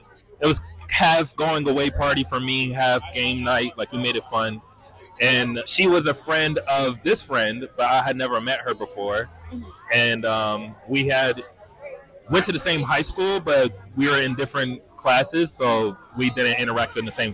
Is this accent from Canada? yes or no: no; Atlanta, Georgia, United States; now in Los Angeles, United States; so I'm not from LA. I moved to LA in 2022, and we met actually, I moved from Atlanta, Georgia.